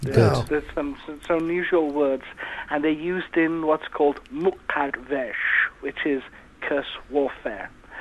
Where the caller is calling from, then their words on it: Wales, United Kingdom; It's actually North Wales.